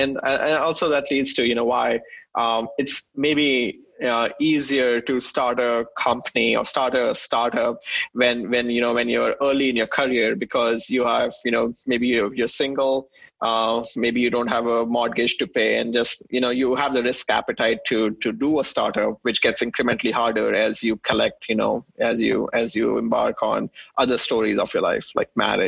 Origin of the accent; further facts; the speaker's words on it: New Delhi, Delhi, India; moved away as an adult; now in United States; I grew up in New Delhi, India. So I came to the United States in 2007 to pursue my engineering.